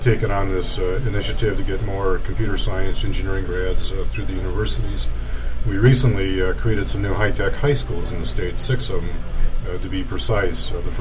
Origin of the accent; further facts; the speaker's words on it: Midwest, United States; now in Utah, United States; I grew up in the Midwest and lived in five different states there and moved to Utah about 20 years ago.